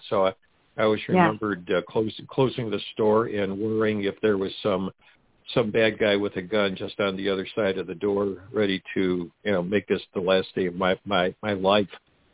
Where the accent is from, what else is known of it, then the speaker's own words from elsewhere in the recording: Detroit, Michigan, United States; born there; Okay, well, I was born in Detroit, Michigan in 1947.